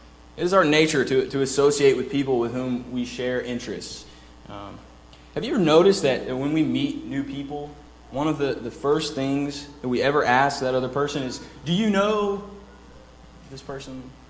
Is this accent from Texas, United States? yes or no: yes; Beaumont, Texas, United States; I've seen it at home where I grew up at Northwest in Beaumont, and I've seen it at Twin City where I worshiped in College Station.